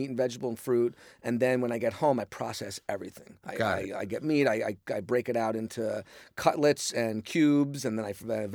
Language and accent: English; Long Island, New York, United States; I grew up in Long Island.